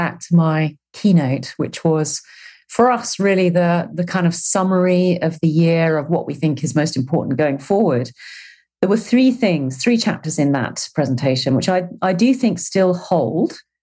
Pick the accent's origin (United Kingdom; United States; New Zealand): United Kingdom; I am British, funnily enough.